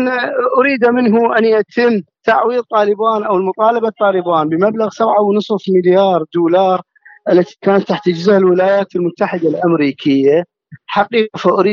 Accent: Iraq; وهذا حصل عندنا في العراق

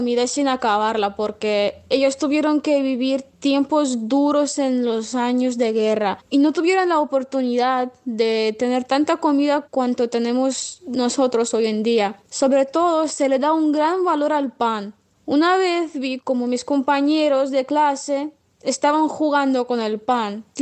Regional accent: Russia; Spanish is a second language; soy rusa. Vivo en la ciudad de Volgogrado, o como se llamaba antes, Stalingrado

